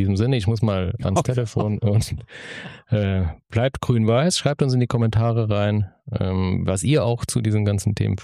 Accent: Rhineland-Palatinate, Germany; Ich bin aus Rheinland-Pfalz. Da ist man eher für Laudern als für irgendwas anderes.

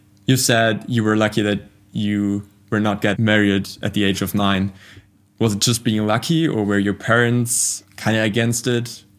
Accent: Germany; English is a second language; being born and raised in Germany, it's crazy to hear.

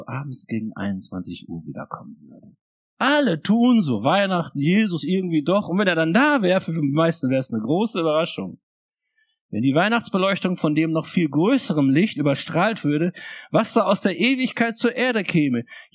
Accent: Schötmar, North Rhine-Westphalia, Germany; in meiner kleinen Stadt, wo ich herkomme, Schöttmann, Ortsteil von Bad Salzuflen

